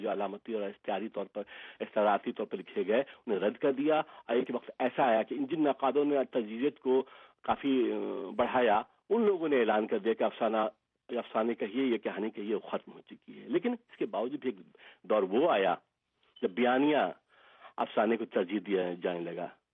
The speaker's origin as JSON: {"language": "Urdu", "region": "Bihar", "country": "India", "said": "میرا تعلق بہار سے ہے"}